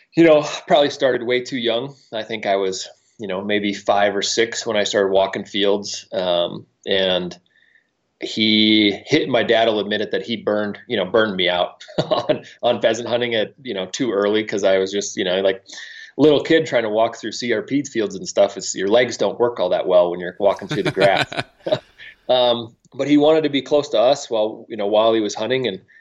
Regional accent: South Dakota, United States; born there; And my dad was an avid hunter, and I was born in South Dakota

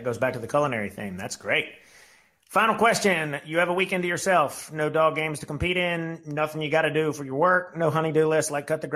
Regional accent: South Carolina, United States; I'm from South Carolina as well, so I am a connoisseur of shrimp and grits

